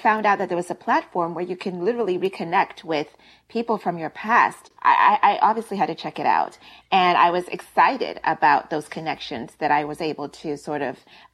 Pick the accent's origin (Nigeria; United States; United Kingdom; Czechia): Nigeria; It was more simplified, obviously, you know, especially being Nigerian.